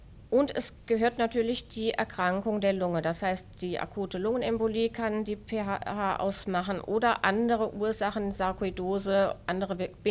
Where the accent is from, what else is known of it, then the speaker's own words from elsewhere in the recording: Germany; moved away as an adult; now in Vienna, Austria; Ich gehöre in diesem Dachkonzept zu den Migranten in Österreich. Ich komme aus Deutschland und arbeite als Leiterin im Kinderherzzentrum in Wien.